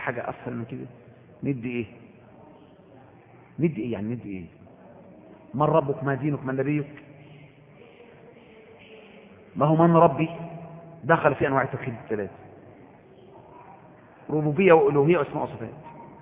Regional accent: Egypt; وده إحنا كإخوة مصريين كلنا يعني، وأنا واحد منكم

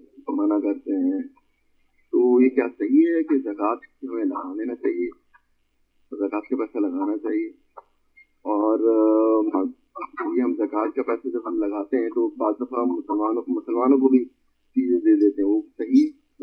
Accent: Pakistan; میں پاکستان سے تعلق رکھتا ہوں تو پاکستان میں بہت سارے لوگوں کو یہ بک دی جائے پڑھنے کے لیے

